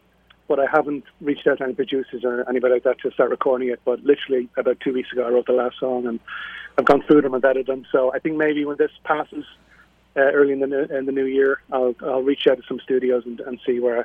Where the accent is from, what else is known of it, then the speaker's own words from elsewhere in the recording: Ireland; I'm Irish, so there's a slight folky element to it.